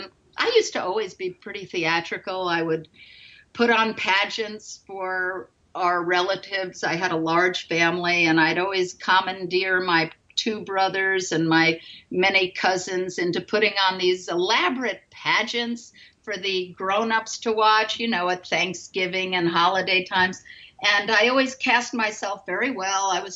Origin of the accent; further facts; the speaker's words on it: Stamford, Connecticut, United States; also born or lived in Manhattan; I was born actually in Manhattan, but grew up mostly in Stamford, Connecticut.